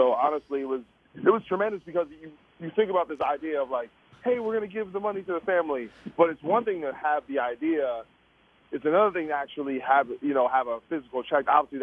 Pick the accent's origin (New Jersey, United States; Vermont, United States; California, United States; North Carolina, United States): New Jersey, United States; So it was amazing to do it in New York because I'm from New Jersey.